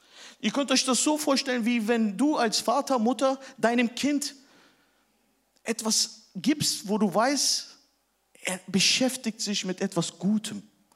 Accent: Turkey; Ich sagte, ja, ich habe einen Vollbart und bin Türke.

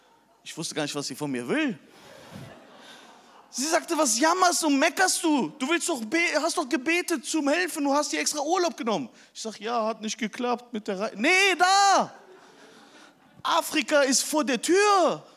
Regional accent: Turkey; Ich sagte, ja, ich habe einen Vollbart und bin Türke.

